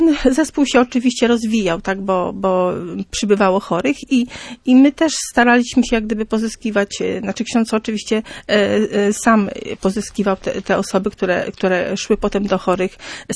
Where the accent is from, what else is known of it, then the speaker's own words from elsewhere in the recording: Lublin, Lublin Voivodeship, Poland; now in Gdańsk, Poland; Przyjechałam z Lublina